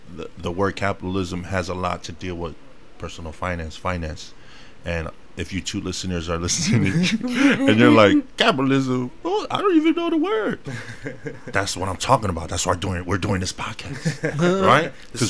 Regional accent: San Francisco, California, United States; also born or lived in Carson, California / Bay Area; now in Tacoma, United States; know, my family came from San Francisco, California. But now we are here in the Pacific Northwest. I was raised in San Francisco for about 7 years of my childhood, but been up and down from Carson, California, to the Bay Area, and then now to the Pacific Northwest

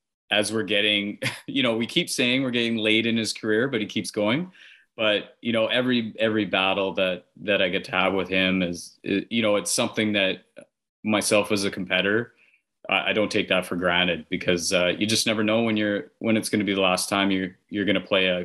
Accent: Brandon, Manitoba, Canada; I had memories growing up in Brandon. You know, the curling club was kind of the babysitter for me at times.

